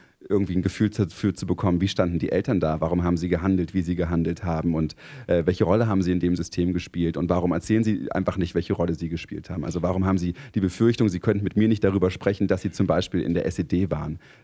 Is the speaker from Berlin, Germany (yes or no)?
yes; Berlin, Germany; Wir kommen ja aus Berlin, deswegen sprechen wir nicht so viel Sächsisch.